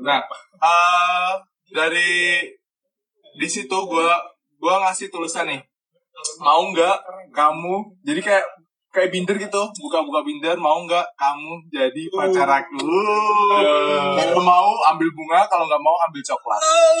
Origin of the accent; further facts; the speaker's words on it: Java, Indonesia; saya dari Jawa. Akhirnya kita bertemu di kampus yang sama.